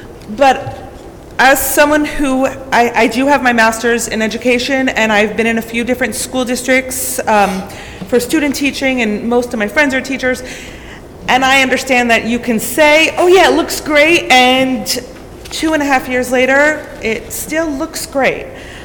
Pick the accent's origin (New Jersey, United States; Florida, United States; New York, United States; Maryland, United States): New Jersey, United States; Morristown; I am not from Hunterdon County. I am from Morristown, New Jersey.